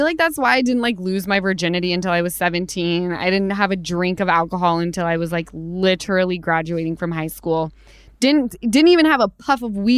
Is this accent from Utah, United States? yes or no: yes; Utah, United States; Yeah, because we're from Utah.